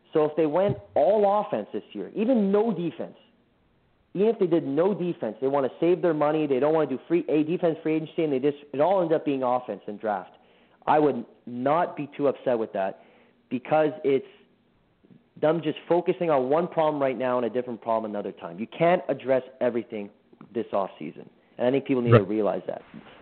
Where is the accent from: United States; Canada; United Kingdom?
Canada; I'm the Canadian here.